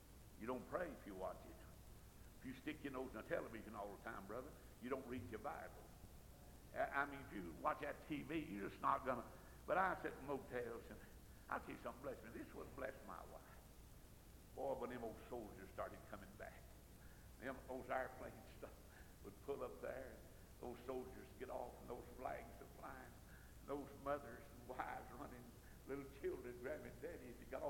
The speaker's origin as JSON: {"language": "English", "region": "North Carolina", "country": "United States", "said": "Of course, you folks from Tennessee think Tennessee's the best place. I'm from North Carolina. Did you ever see a North Carolinian wasn't proud?"}